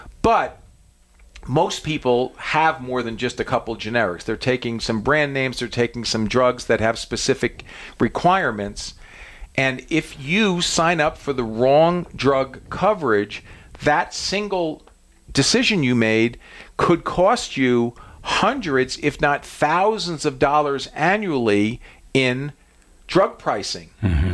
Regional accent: New Jersey, United States; I'm from Jersey originally, so I don't know that language.

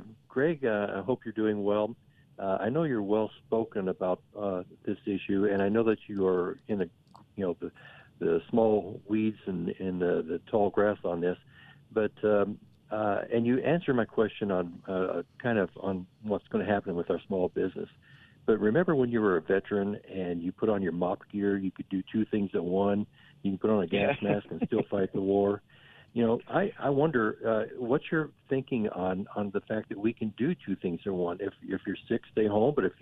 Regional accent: United States; I'm accountable and I'm responsible and I'm an American.

